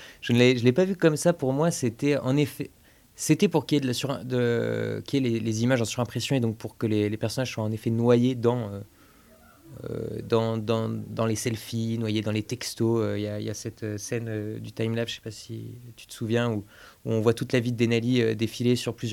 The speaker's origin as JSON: {"language": "French", "town": "Béziers", "region": "Occitanie", "country": "France", "said": "moi, je suis originaire de Béziers, dans le sud de la France."}